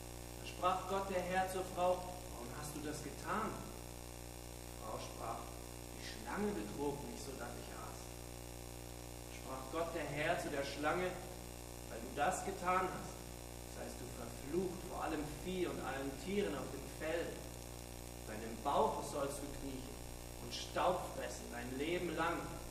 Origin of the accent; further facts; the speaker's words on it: Schopfheim, Baden-Württemberg, Germany; Ich komme auch aus Schopfheim.